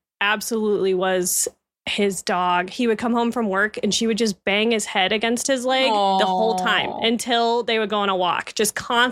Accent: Kansas, United States; I'm from Kansas. I live in Ohio now, but just a Kansas girl through and through.

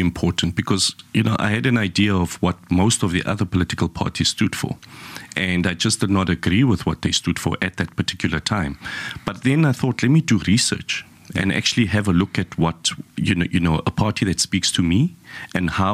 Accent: Nelspruit, Mpumalanga, South Africa; born there; I was born in Nelspruit, Mpumalanga. And, I've lived most of my life, as I earlier indicated, in Midvale. And I grew up in a business background.

